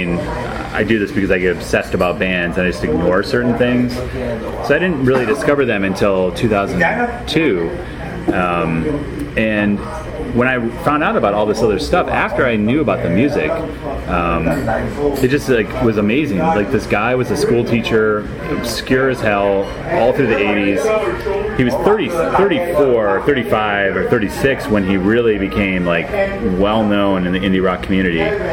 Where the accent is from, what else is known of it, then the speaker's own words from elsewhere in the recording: Michigan, United States; now in New York, United States; I'm from Michigan.